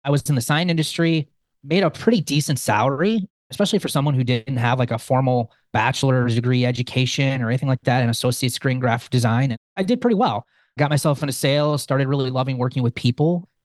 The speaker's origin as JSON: {"language": "English", "region": "Wisconsin", "country": "United States", "tie": "born or raised there", "said": "I am born and raised in the southeast corner of Wisconsin. I've lived here my whole life."}